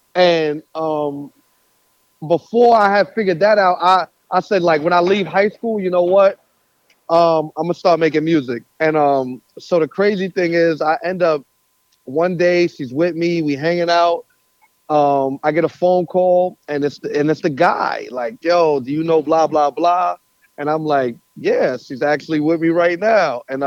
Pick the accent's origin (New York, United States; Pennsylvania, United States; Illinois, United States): New York, United States; Queensbridge; So basically, I grew up in Queensbridge, New York.